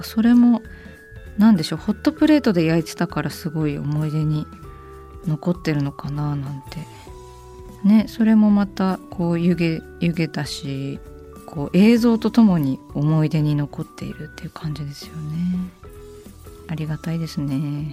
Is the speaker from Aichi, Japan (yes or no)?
no; Saitama, Japan; 私埼玉出身で、まあ細かく言うと与野とか大宮とか浦和とかが近い、地域に住んでいたので、